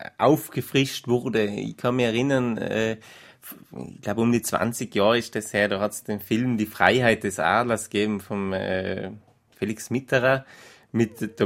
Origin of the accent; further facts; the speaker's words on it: Tyrol, Austria; bei uns in Osttirol